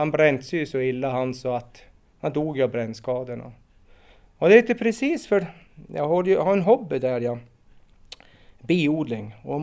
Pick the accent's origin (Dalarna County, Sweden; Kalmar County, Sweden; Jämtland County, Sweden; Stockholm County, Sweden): Jämtland County, Sweden; Strömsund; born there; är född i Strömsund på... Ja, jag föddes i Strömsund på BB så länge det fanns kvar då. Och född 61. Har bott i Strand större delen av mitt liv.